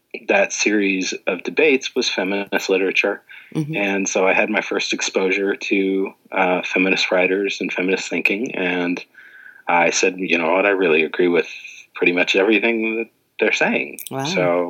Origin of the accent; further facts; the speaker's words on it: Arizona, United States; now in Boston, United States; I'm originally from Arizona. I went to school at BYU. And then I moved out to Boston a couple of years after graduation.